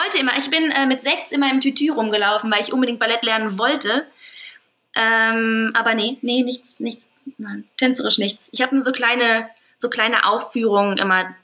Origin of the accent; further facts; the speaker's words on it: Aachen, North Rhine-Westphalia, Germany; also born or lived in Münster; Münster ist eine wunderschöne Stadt. Da habe ich gewohnt, bis ich 5 war. Dann sind ich und meine Mutter rüber nach Aachen. Ich bin hier zur Schule gegangen, hier aufgewachsen.